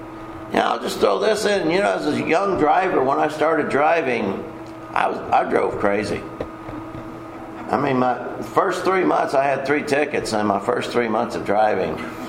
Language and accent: English; Texas, United States; You know I'm from Texas. I'm proud of that fact, and I let y'all know it all the time. And I talk like I'm from Texas.